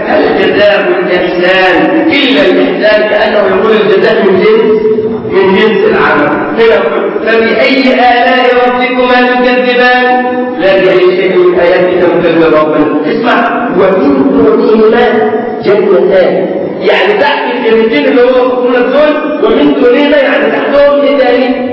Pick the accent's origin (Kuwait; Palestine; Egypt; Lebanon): Egypt; احنا عشان مصريين بنقول جوز